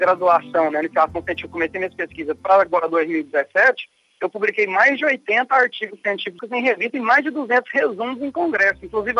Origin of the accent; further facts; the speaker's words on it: Rio Verde, Goiás, Brazil; Sou de Rio Verde também, né?